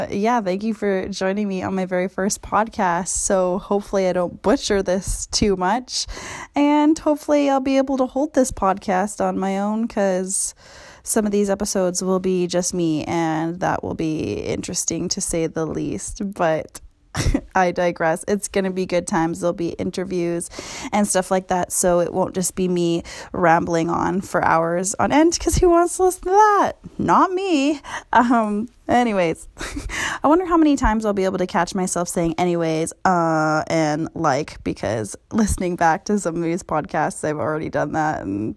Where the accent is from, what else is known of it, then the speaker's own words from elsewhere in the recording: West Coast, Canada; born there; But if we go back way down memory lane, I was born in Canada. For those of you who maybe are listening somewhere else, Canadian girl, what up, West Coast.